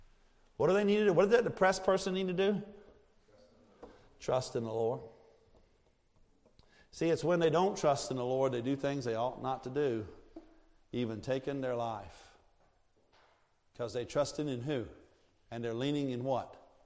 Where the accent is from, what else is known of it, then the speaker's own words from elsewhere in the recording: Virginia, United States; moved away as an adult; I came from Virginia. I was making $30,000, $40,000 when I left Virginia. I came here and I was making $12,000. Kansas economy.